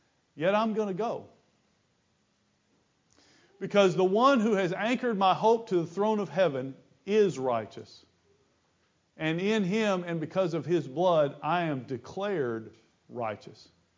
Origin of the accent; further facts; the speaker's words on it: Blytheville, Arkansas, United States; when I grew up in Blytheville, Arkansas, every kid I know believed in God